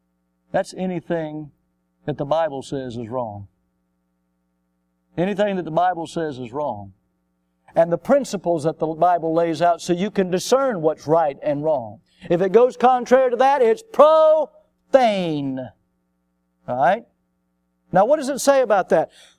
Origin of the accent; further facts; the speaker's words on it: the South, United States; Now, growing up in the South, you have to understand something.